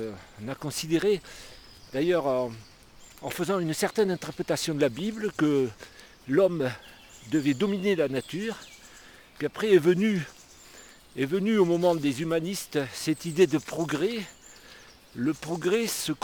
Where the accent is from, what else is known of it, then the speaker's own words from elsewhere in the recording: Bayonne, Nouvelle-Aquitaine, France; J'ai vécu mon enfance à Bayonne, donc dans le sud-ouest, proche de la mer